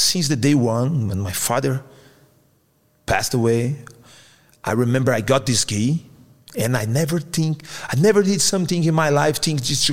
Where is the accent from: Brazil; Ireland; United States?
Brazil; English is a second language; moved away as an adult; man, I came all the way from Brazil. I came here. I had $14 in my pocket, no place to stay.